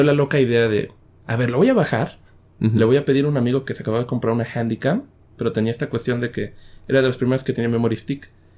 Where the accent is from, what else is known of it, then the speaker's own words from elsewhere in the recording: Pachuca, Hidalgo, Mexico; also born or lived in Sahagún; Yo nací en Sahagún, que está muy cerca de Pachuca, pero me pasé chiquillo a Pachuca y siempre he vivido allá.